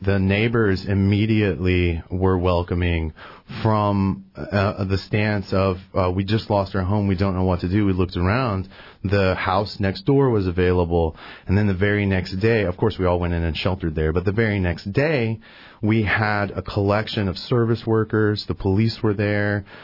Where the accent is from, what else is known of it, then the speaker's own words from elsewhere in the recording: Rushville, Indiana, United States; And so I grew up in Indiana, which is about 30 minutes from Indianapolis. So it's a small town called Rushville.